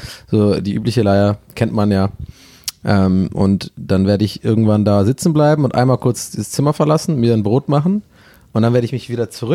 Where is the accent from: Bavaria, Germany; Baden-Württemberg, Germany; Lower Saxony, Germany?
Baden-Württemberg, Germany; die haben auch so einen Keller, so typisch schwäbisch, man hat meistens bei uns h